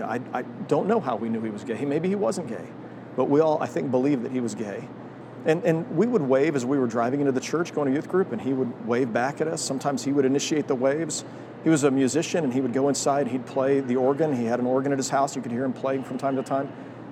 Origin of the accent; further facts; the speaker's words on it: Prairie Village, Kansas, United States; I grew up in Prairie Village, and in the late 1960s, the 1970s, the early 1970s, as I was growing up in Prairie Village